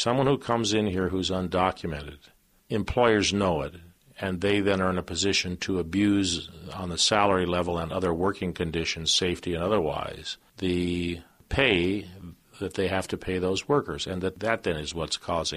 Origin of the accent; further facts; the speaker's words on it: California, United States; I came from California.